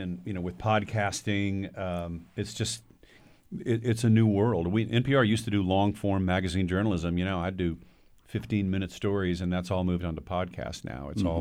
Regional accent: Dallas, Texas, United States; I grew up in Dallas. We had the Dallas Times-Herald, Dallas Morning News, great newspaper war.

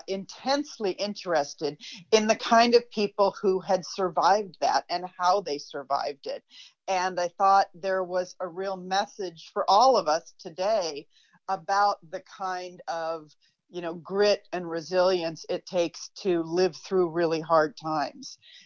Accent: West Coast, United States; I grew up on the West Coast, and we were not taught a great deal about the Dust Bowl.

